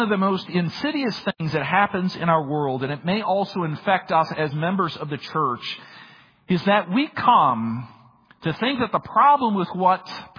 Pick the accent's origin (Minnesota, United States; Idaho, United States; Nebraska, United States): Minnesota, United States; that had happened in my home state of Minnesota.